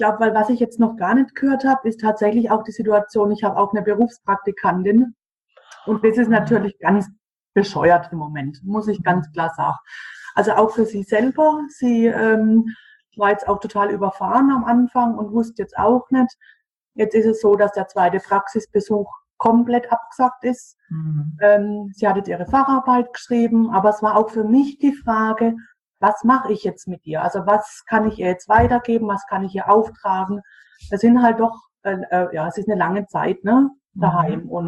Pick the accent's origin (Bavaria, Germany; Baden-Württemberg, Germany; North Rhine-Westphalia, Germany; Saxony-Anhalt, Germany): Baden-Württemberg, Germany; Baden-Württemberg